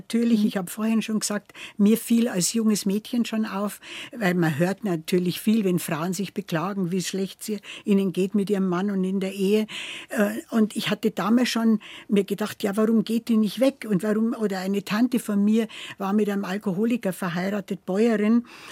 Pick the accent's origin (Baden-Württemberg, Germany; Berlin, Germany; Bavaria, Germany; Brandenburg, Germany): Bavaria, Germany; Fichtach; Ich bin 1941 geboren in Fichtach im Bayerischen Wald, also mitten im Bayerischen Wald, ein kleiner Ort, ja, und bin da aufgewachsen, habe da lange gelebt.